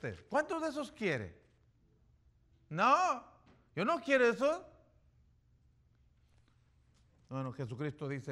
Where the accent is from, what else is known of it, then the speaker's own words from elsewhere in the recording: Mexico; como mexicano